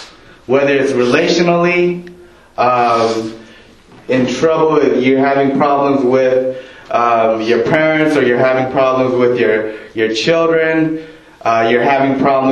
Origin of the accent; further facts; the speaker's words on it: Los Angeles, California, United States; Like I said, I grew up in Los Angeles, Granada Hills. Most of you don't know Granada Hills. It's right next to Northridge.